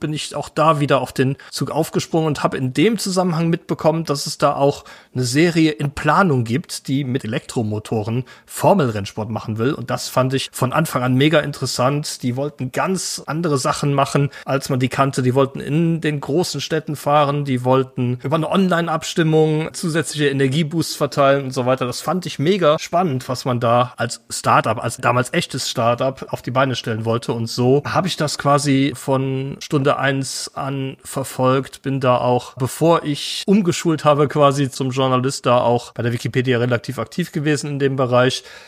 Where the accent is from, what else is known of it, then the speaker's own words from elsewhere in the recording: Rhineland-Palatinate, Germany; ich bin quasi am Nürburgring aufgewachsen, komme hier auch aus der gleichen Gegend wie der Luca, aber links noch ein bisschen näher in der Eifel.